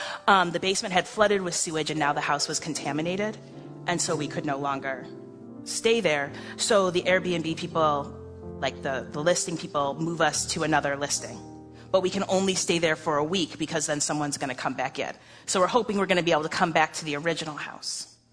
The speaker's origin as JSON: {"language": "English", "region": "New York", "country": "United States", "said": "I'm from New York, I'm expecting the person to get out of their car and to start yelling."}